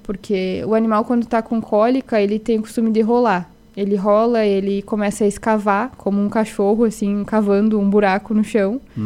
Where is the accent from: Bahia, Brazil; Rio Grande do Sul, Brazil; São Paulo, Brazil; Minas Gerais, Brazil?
Rio Grande do Sul, Brazil; Santana do Livramento; Eu estudei lá no Oeste Catarinense, certo. Mas eu sou de Santana do Livramento.